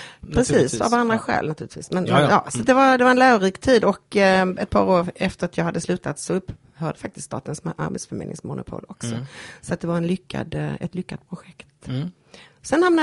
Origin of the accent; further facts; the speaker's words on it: Malmö, Skåne, Sweden; Jag är född och uppväxt i Malmö på 50-talet. Gick i skolan där då och bestämde mig så småningom för att plugga och juridik blev det i Lund.